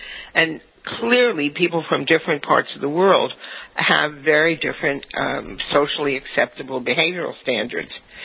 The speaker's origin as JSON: {"language": "English", "town": "New York City", "region": "New York", "country": "United States", "tie": "born or raised there", "said": "I grew up in New York City. I have an extensive business background from being a kid working in New York City."}